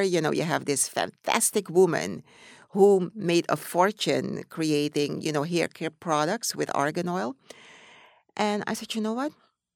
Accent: Netherlands; also born or lived in Suriname; Growing up in the Netherlands

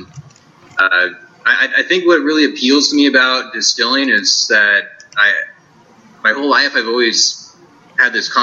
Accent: California, United States; Yeah, so I was born and raised down in Southern California, down in Ventura County, and came up to Cal Poly to go to college.

